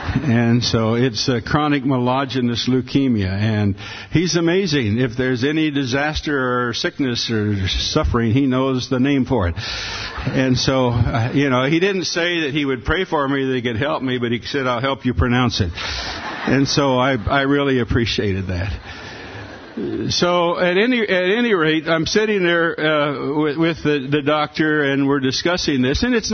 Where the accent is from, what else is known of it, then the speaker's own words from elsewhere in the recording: California, United States; I'm from California, and people get the wrong idea about us sometimes.